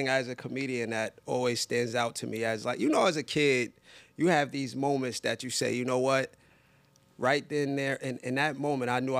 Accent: Brooklyn, New York, United States; I'm from Crown Heights, Brooklyn in the 90s.

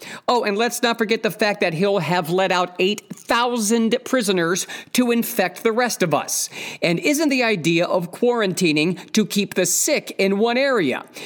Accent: Ohio, United States; now in California, United States; You know, I grew up in Northeast Ohio. I've moved around a lot in my life

